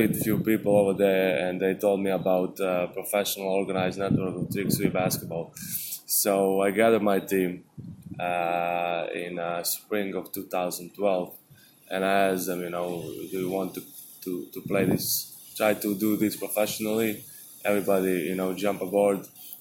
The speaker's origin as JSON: {"language": "English", "town": "Novi Sad", "region": "Vojvodina", "country": "Serbia", "tie": "born or raised there", "second_language": "English", "said": "I was born in Serbia, in Novi Sad, and born and raised in one hood that which name is Liman."}